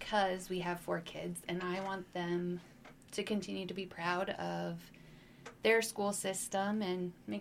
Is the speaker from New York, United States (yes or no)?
no; Duncombe, Iowa, United States; I grew up in Duncombe. And I graduated from Webster City. I went to AIB College after that. And I came back and married